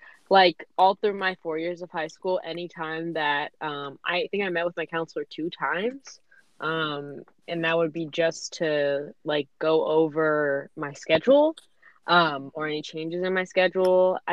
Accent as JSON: {"language": "English", "town": "San Diego", "region": "California", "country": "United States", "said": "I am from San Diego, California."}